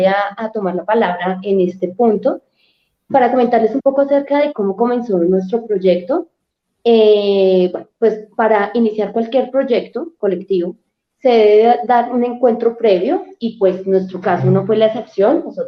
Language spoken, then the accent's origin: Spanish; Bogotá, Colombia; somos de Bogotá, Colombia